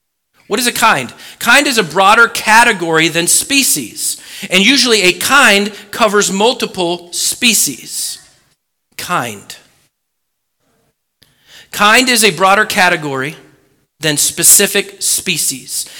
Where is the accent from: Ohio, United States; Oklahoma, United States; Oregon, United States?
Oregon, United States; Growing up in Oregon, in a secular school, public school